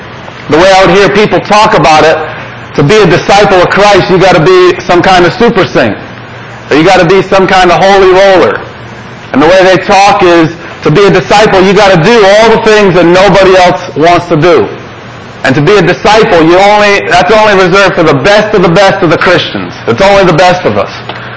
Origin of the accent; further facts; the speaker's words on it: Philadelphia, Pennsylvania, United States; As Rich said, we're from Philadelphia, Pennsylvania. But actually, a year ago, this time a year ago, we lived in Boston, Massachusetts